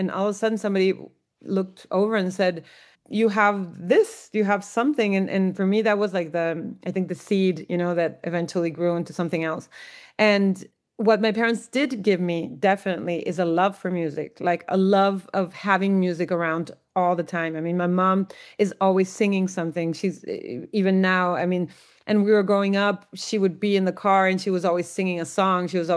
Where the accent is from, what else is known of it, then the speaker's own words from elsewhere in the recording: Tijuana, Baja California, Mexico; I'm from Tijuana, which is a border city. And I mean, we definitely had this mix, you know, like I think all border cities, but I grew up like in a mix of US and Mexico all together at the same time. I always studied in Mexico.